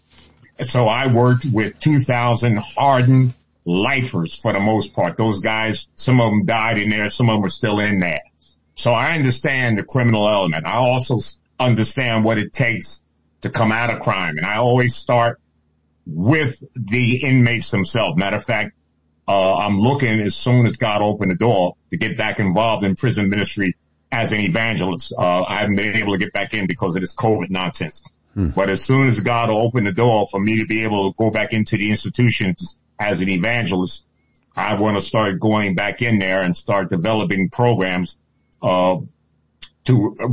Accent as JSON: {"language": "English", "town": "Bronx", "region": "New York", "country": "United States", "tie": "born or raised there", "also_born_or_lived": "New Jersey", "said": "I was born in New Jersey and grew up in the hood in the Bronx and Harlem."}